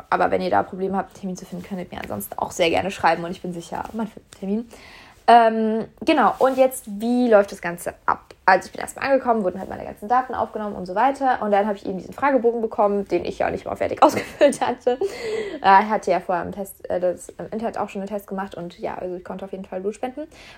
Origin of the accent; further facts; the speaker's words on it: Germany; now in France; in meiner Heimatstadt in Deutschland es auch sehr häufig Blutspendeangebote gibt, also mindestens monatlich. Jetzt hier in meiner Region in Frankreich